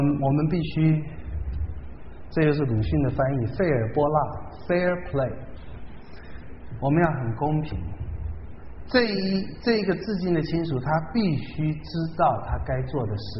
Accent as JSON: {"language": "Chinese", "country": "China", "said": "很啰嗦，而且一句话里两个死人，我们中国人就不喜欢"}